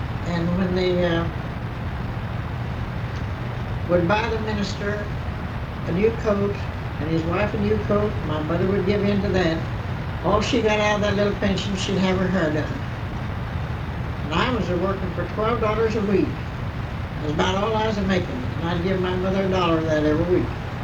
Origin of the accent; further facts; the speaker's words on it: Bowling Green, Kentucky, United States; born there; I was born in Bowling Green, they told me